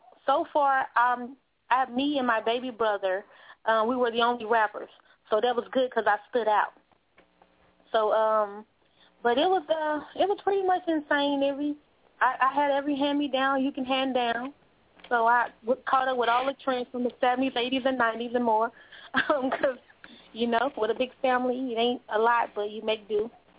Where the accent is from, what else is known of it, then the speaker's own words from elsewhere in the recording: East St. Louis, Illinois, United States; from East St. Louis, Illinois, representing the 618.